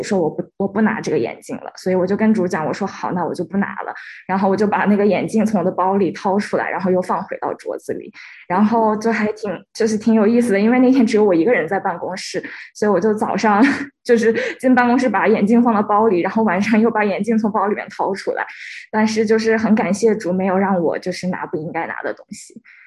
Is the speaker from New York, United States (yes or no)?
no; Minneapolis, Minnesota, United States; 大家好，我是来自 Minneapolis 的